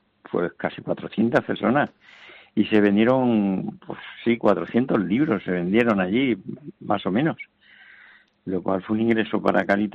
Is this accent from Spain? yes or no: yes; Hellín, Castilla-La Mancha, Spain; mis raíces, y aunque he nacido en Hellín, y también es un pueblo que yo lo quiero mucho, como es mi pueblo.